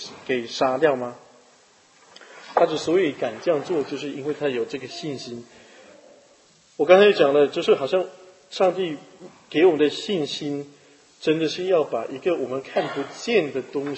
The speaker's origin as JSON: {"language": "Chinese", "town": "Chaozhou", "region": "Guangdong", "country": "China", "said": "有一些人包括我们小时候，我们是南方人嘛，潮州人很喜欢玩这种彩票"}